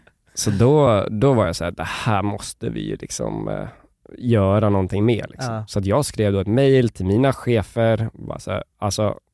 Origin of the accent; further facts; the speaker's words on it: Sweden; now in Riga, Latvia; nu åker jag på home leave när jag åker hem till Sverige, som att jag är från Sverige